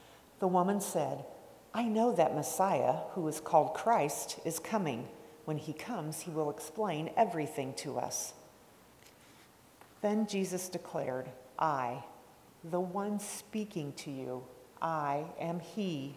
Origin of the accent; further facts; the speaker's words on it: Remington, Indiana, United States; And we come from Remington, Indiana, not too far from here.